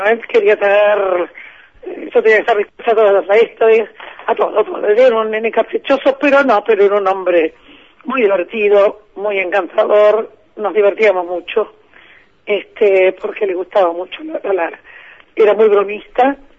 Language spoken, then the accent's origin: Spanish; Argentina; como cantante argentina, soy una privilegiada.